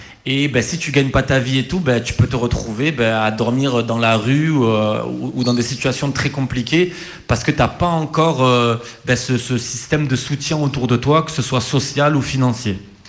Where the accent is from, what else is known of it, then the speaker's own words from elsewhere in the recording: France; j'ai grandi en France. Dans un collège français